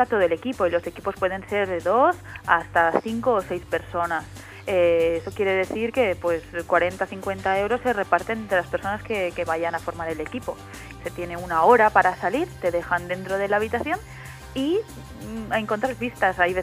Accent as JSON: {"language": "Spanish", "town": "Valencia", "region": "Valencian Community", "country": "Spain", "said": "una especie de viajecito a Valencia, que es mi tierra"}